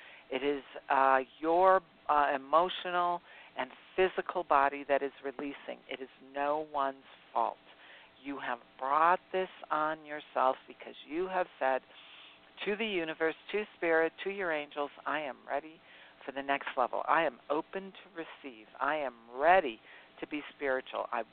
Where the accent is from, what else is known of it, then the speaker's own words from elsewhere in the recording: Ohio, United States; Because I grew up in Ohio. And my health was not good.